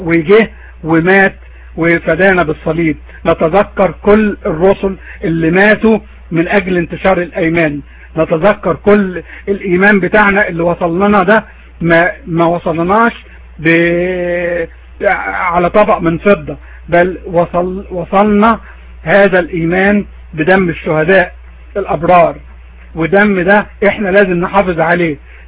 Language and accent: Arabic; Egypt; moved away; عند الأقباط عندنا في مصر، فكم بالحرق ان احنا موجودين هنا في بلاد المهجر.